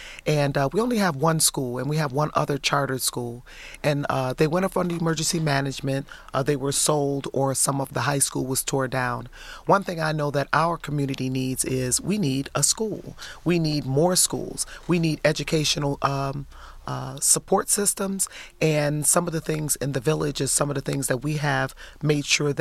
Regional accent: Highland Park, Michigan, United States; born there; I was born in Highland Park, though, in 65 at Detroit Osteopathic Hospital, which doesn't exist anymore.

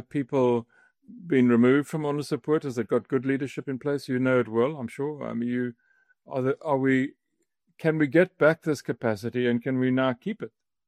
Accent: Eastern Cape, South Africa; because we're both from the Eastern Cape

